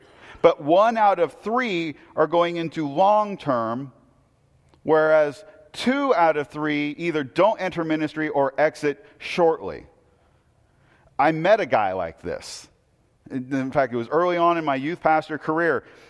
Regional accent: Portland, United States; well, I grew up in Portland, and I was a long way from home in a very small town.

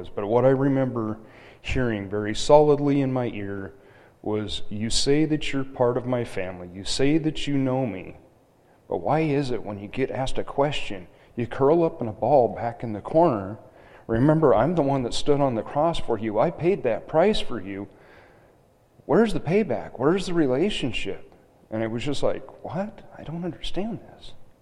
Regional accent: Corvallis, Oregon, United States; I was basically born in a pew. My parents went to Assemblies of God Church there in Corvallis, and I grew up in the Assemblies of God Church.

